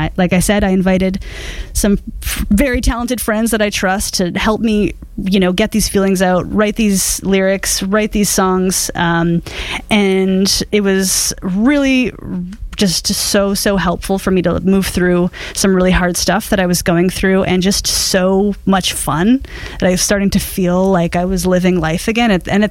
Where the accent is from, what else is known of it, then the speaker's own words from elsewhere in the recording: Montreal, Quebec, Canada; for the first time in my hometown of Montreal.